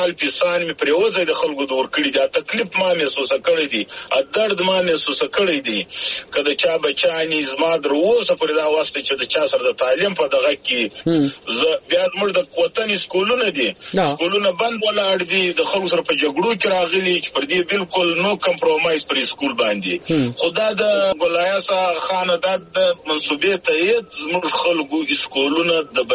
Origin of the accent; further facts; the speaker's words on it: Zhob, Balochistan, Pakistan; زه د ژوب یم د ژوب پلانکی زه یم